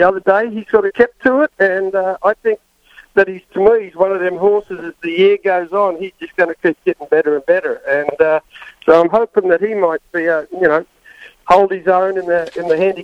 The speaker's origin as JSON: {"language": "English", "country": "Australia", "said": "See, I personally, being an Aussie, it'd be great to see him down there"}